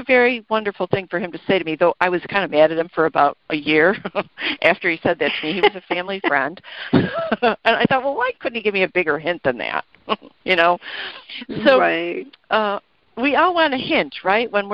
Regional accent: Buffalo, New York, United States; I was raised a girl in Buffalo, New York, and I'd gone to college, and I was Roman Catholic

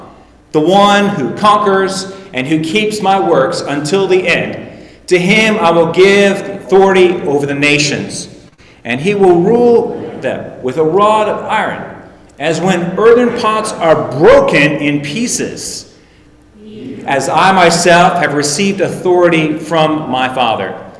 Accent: Canada; just chalk it up to the fact that I'm Canadian. Okay? I ain't from around here.

